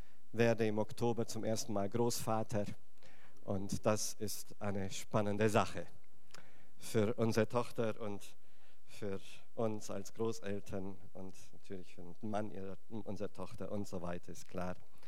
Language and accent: German; Transylvania, Romania; now in Germany; Ursprünglich komme ich aus Rumänien, aus Siebenbürgen. Ich bin Siebenbürger Deutscher. Und wir sind nach der Wende nach Deutschland gekommen, haben uns dann im Schwarzwald angesiedelt